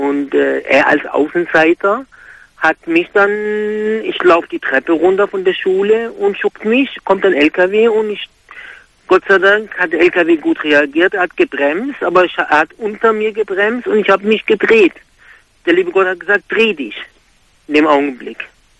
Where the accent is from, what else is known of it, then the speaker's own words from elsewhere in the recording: Egypt; ich bin selber, also ich bin Ägypter